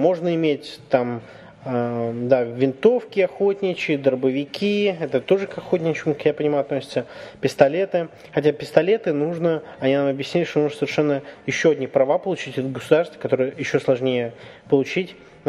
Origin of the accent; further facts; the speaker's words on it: Russia; Ну, мы сказали, мы из России